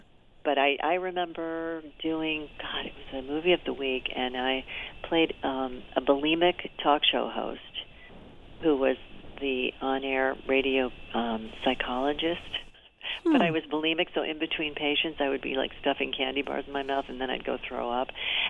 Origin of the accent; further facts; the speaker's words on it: Buffalo, New York, United States; they were originally from Buffalo, which I'm from Buffalo, too.